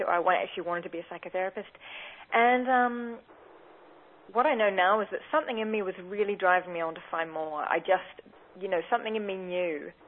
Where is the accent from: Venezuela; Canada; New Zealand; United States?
New Zealand; also born or lived in United Kingdom; now in Australia; I'm not an Australian, I'm a Kiwi, but I've lived in the UK a long time, but have found myself over here at the minute.